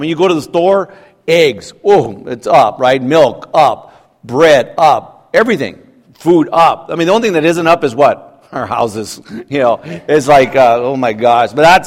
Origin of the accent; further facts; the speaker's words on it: United States; As an American, it's easy to think, well, wait a minute, there's no cost in following Jesus.